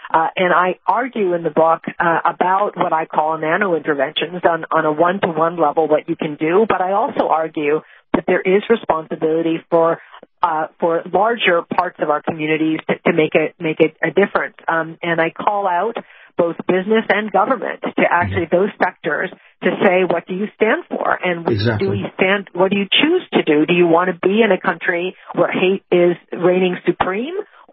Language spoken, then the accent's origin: English; Massachusetts, United States; I grew up outside of Boston, and I have many friends who tell me stories of their relatives who had to deal with the time in the Boston area